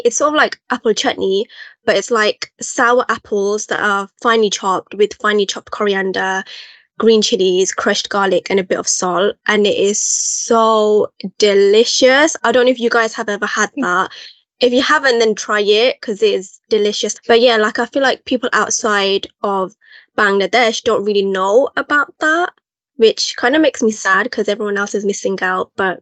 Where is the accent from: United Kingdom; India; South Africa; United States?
United Kingdom; born there; I'm Bengali, but I was born in the UK.